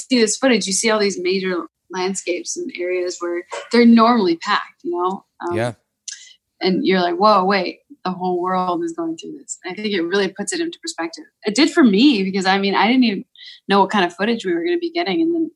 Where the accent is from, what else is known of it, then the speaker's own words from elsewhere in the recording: Canada; I had a student visa and I could work for a year after the, so I had a student visa.